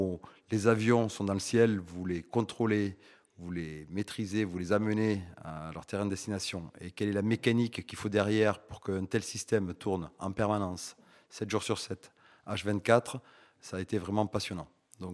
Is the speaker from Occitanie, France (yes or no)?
yes; Toulouse, Occitanie, France; je suis né à Toulouse il y a un peu plus de 50 ans et que j'ai fait mes études pas très loin d'ici, au lycée Pierre de Fermat.